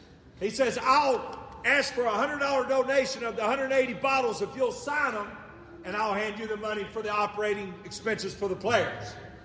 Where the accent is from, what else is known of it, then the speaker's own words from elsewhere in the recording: Louisville, Kentucky, United States; I grew up on Central Avenue. A lot of people had a swing set in their backyard. I had Churchill Downs.